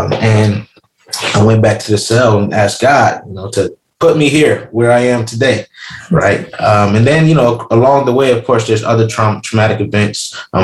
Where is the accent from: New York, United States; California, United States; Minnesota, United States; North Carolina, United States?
New York, United States; Rochester; I grew up in Rochester, New York, a very poor city, right, in the inner city.